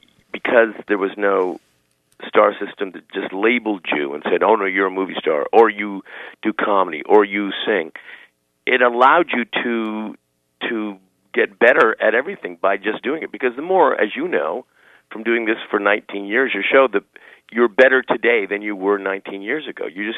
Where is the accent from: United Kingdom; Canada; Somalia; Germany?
Canada; growing up in Canada, where there's no star system, starting off my career in Canada, where there's no star system for the first, 7 years of my career, it was just in Toronto.